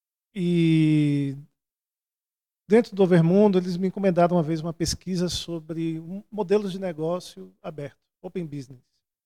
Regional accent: Brazil; A gente como brasileiro não entende, imagine.

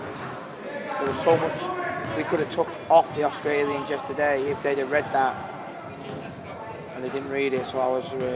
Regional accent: England, United Kingdom; I'm English.

